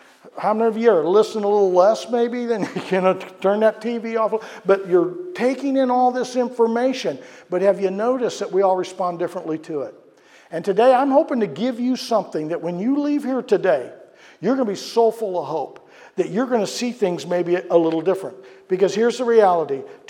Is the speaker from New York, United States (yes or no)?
no; St. Louis, Missouri, United States; when I was a little kid growing up in St. Louis, we lived on a very busy street. It was called Big Bend Boulevard.